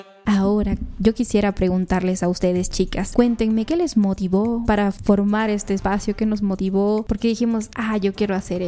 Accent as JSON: {"language": "Spanish", "town": "Cuenca", "region": "Azuay", "country": "Ecuador", "said": "Yo soy de Cuenca, de así yo oyera un poco susceptibilidades ecuatorianas, de la ciudad más linda del Ecuador."}